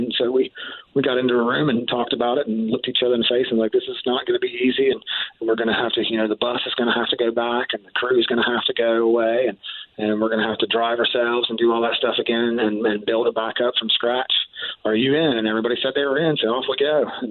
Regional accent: West Virginia, United States; now in Columbus, United States; Myself and Tommy, the drummer, we're from West Virginia, small town in West Virginia.

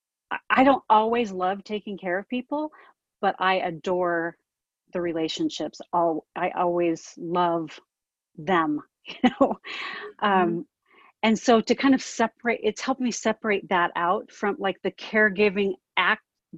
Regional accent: California, United States; I grew up in Southern California. So my grandma had a pool

